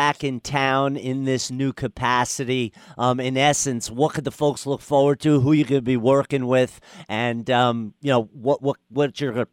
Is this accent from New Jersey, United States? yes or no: yes; New Jersey, United States; I was born and raised in North Jersey, big Giants fan.